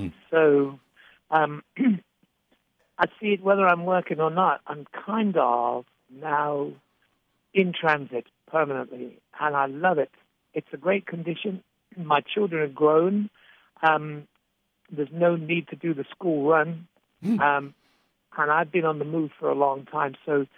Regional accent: United Kingdom; We live on a tiny island back there in Europe. We're British

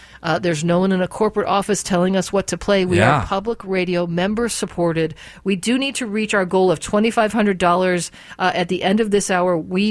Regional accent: Detroit, Michigan, United States; moved away as an adult; also born or lived in New York; now in Los Angeles, United States; I am born and raised. I was born right in Detroit. Lived most of my life just outside of it.

